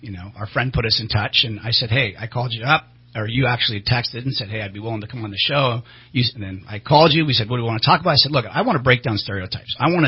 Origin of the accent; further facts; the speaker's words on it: California, United States; growing up in Shasta County, I didn't have a lot of gay friends.